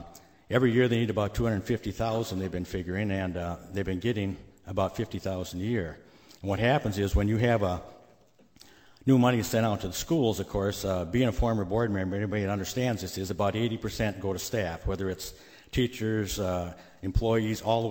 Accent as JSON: {"language": "English", "town": "Spring Valley", "region": "Minnesota", "country": "United States", "said": "I am from Spring Valley, Minnesota, which is, I found out, a little out of the district."}